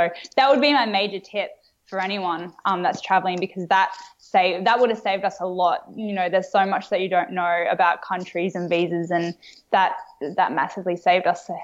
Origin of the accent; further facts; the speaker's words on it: Australia; as you said, being Australian, we're pretty lucky.